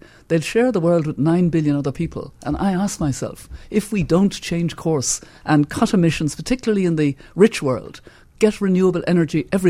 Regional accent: Ballina, Connacht, Ireland; the family home where I grew up in Ballina. I grew up with these four brothers in a house that's on the river just opposite the cathedral in Ballina.

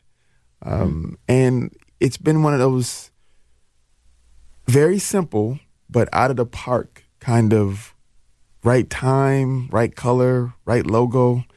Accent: Jackson, Mississippi, United States; born there; I was born in Jackson, Mississippi, but, you know, okay. I've been here for 33 years

